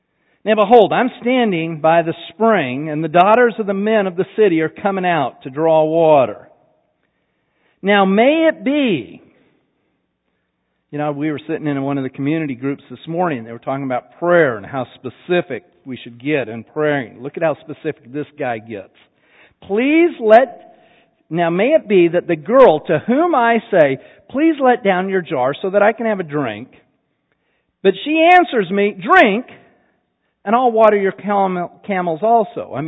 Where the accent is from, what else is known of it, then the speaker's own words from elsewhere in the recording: Salt Lake City, Utah, United States; moved away; I mean, I grew up in Utah, Salt Lake. I've been gone from Utah 35 years.